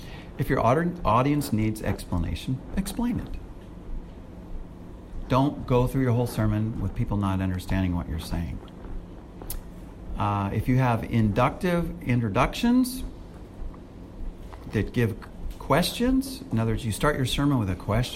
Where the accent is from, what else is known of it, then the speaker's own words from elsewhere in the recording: United States; now in Singapore; You have to remember, I'm American, so I still think in 32 degrees is freezing, you know?